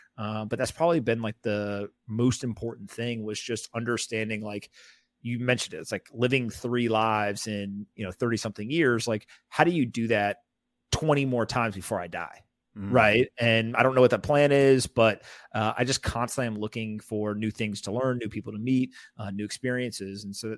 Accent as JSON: {"language": "English", "town": "Raleigh", "region": "North Carolina", "country": "United States", "tie": "born or raised there", "also_born_or_lived": "South Florida", "said": "Yeah, I mean, I grew up in Raleigh, North Carolina. I was born in South Florida, but moved when I was, I don't know, 8, 9 years old to North Carolina."}